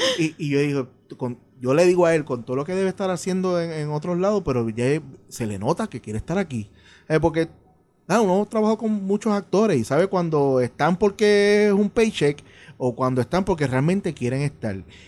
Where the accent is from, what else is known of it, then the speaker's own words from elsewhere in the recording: Puerto Rico; Vernos trabajar como boricua.